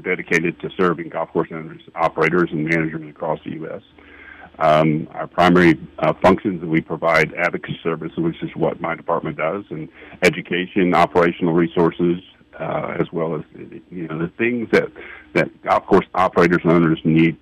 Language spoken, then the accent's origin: English; Charleston, South Carolina, United States; I came to work for the NGCOA back in Charleston, my hometown, and have been here now for almost 11 years.